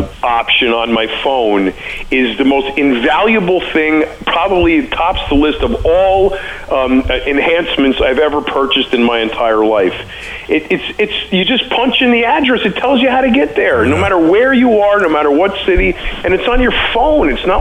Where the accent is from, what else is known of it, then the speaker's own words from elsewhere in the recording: Woodbury, United States; It's actually just a couple of miles from where I grew up in Woodbury.